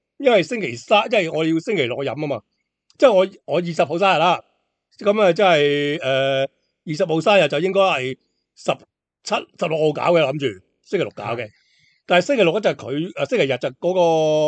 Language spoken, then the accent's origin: Cantonese; Foshan, Guangdong, China; 因为我哋佛山人咧，咁啊似近。